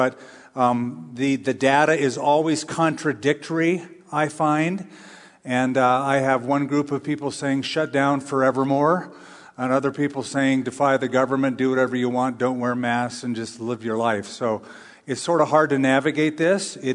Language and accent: English; California, United States; I'm a tall man. I'm an old man. I'm a German. In my origin, I'm a Californian